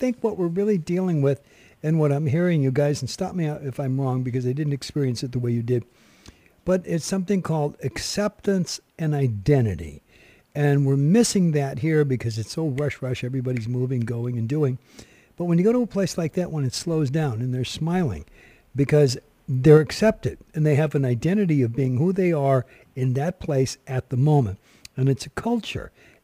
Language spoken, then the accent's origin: English; Los Angeles, California, United States; also born or lived in Fairbanks, Alaska; When I first went up there, I was brought up in Los Angeles, fast-paced business, yada, yada.